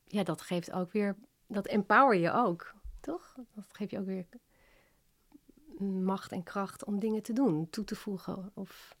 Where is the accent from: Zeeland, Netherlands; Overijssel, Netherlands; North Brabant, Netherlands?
Overijssel, Netherlands; Hengelo; also born or lived in The Hague / Het Gooi; Zo op mijn 12e verhuisde ik. Dus ik ben geboren in Den Haag, dan gingen we naar Hengelo. En op mijn 12e verhuisden we naar het Gooi.